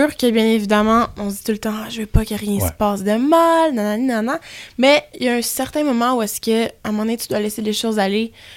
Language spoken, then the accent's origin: French; France; Je suis native de France, donc j'ai aussi un public là-bas qui parle français.